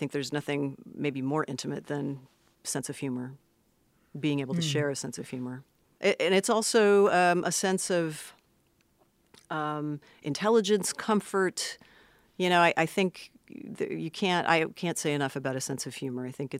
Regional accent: Los Angeles, California, United States; born there; Actually, I was born in Los Angeles proper. And I want to punch my hip card here. So I was actually born in what is now known as Silver Lake.

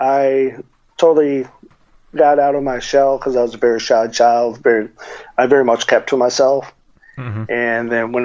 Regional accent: Tucson, Arizona, United States; but I remember hearing about it growing up in Tucson.

